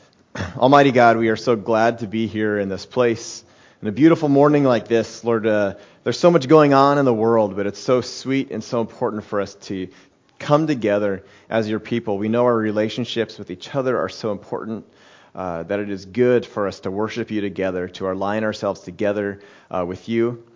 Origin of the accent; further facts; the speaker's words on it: Colorado, United States; Well, I grew up in Colorado.